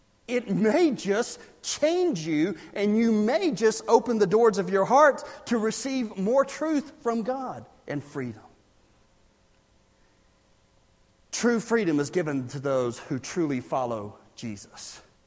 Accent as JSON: {"language": "English", "town": "Sumter", "region": "South Carolina", "country": "United States", "tie": "born or raised there", "said": "I grew up in Sumter, named after General Thomas Sumter, right near Fort Sumter off to the coast of Charleston"}